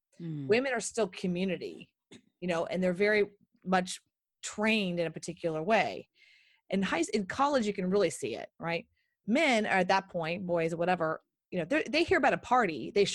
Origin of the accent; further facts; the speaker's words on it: Texas, United States; So I grew up here in the United States in Texas. Okay. I grew up in a very Southern home, I would call it.